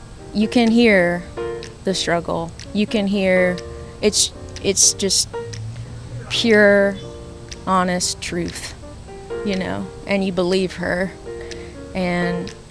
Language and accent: English; Tryon, North Carolina, United States; Growing up in Tryon, it's a very conservative small town